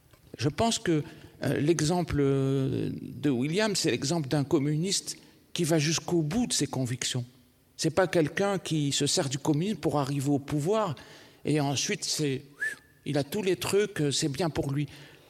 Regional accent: Algeria; parce que moi je me sens algérien, je suis franco-algérien, je suis algérien. J'assume, je suis algérien.

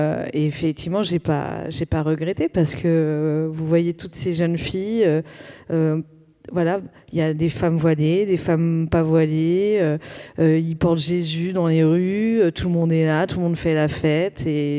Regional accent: Brittany, France; En plus, je suis bretonne.

